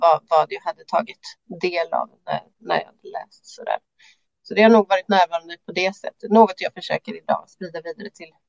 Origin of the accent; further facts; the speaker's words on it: Lysekil, Västra Götaland County, Sweden; Jag är född och uppväxt i Lysekil, ett litet mindre samhälle i Bohuslän.